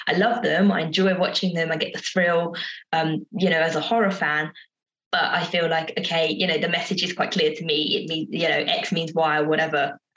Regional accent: United Kingdom; I recognise as someone who identifies, as a British woman.

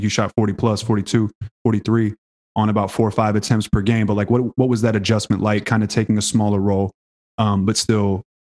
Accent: Houston, Texas, United States; And the reason I ask about Rice specifically is because I am from Houston.

